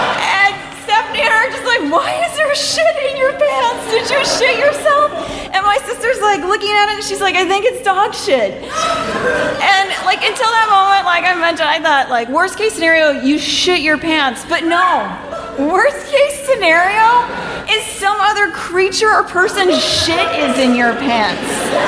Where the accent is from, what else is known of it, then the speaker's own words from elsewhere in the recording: Houston, Texas, United States; We grew up in Houston, and most of the kids that we grew up with moved here